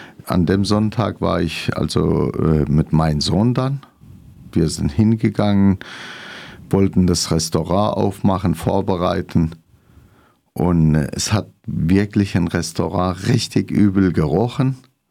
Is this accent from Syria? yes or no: yes; Syria; now in Freiburg, Germany